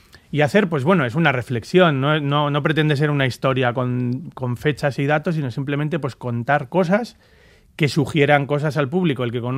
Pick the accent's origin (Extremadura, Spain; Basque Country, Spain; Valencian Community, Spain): Basque Country, Spain; Getxo; Sin embargo, yo que soy de Guecho, me dicen, ah